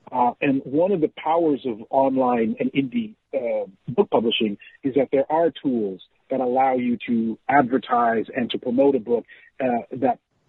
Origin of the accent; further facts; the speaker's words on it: Zambia; Yeah, I grew up in Zambia, which is basically right along the equator in Africa. And I loved growing up there.